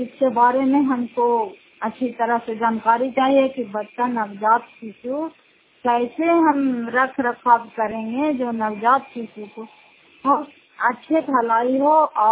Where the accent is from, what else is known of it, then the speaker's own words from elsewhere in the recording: Fatehpur, Bihar, India; घर फतेहपुर, पंचायत मकरौता, जिला नालंदा, करार पछवा ब्लॉक की निवासी हूँ।